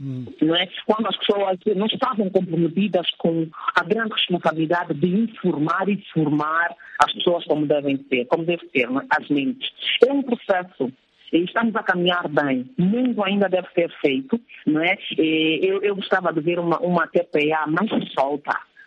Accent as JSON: {"language": "Portuguese", "country": "Angola", "said": "Nós somos angolanos em qualquer parte do mundo que formos"}